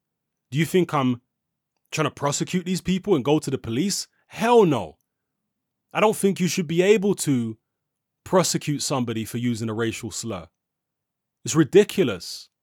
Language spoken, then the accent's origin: English; United Kingdom; growing up in Britain